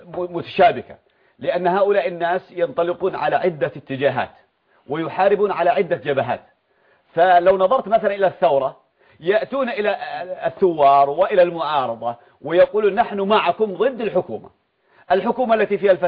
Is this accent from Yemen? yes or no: yes; Yemen; أصلا عندنا في اليمن كانت حرية التسلح موجودة